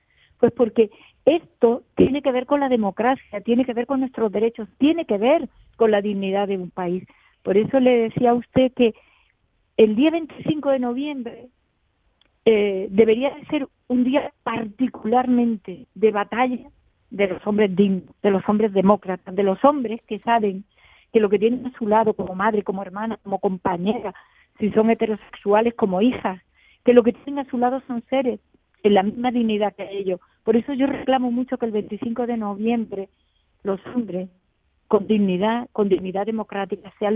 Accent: Spain; Porque nosotras somos españolas, ciudadanas, pagadoras de impuestos

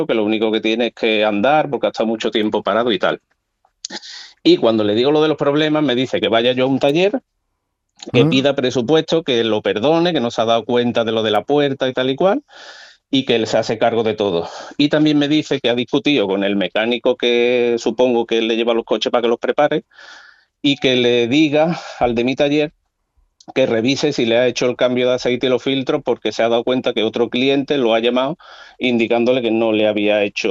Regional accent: Seville, Andalusia, Spain; Yo soy de Sevilla

